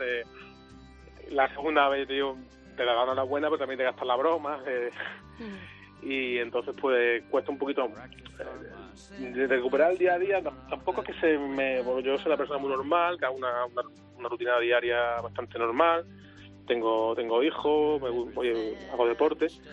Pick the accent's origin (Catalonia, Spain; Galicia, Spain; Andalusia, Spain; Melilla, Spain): Melilla, Spain; soy melillense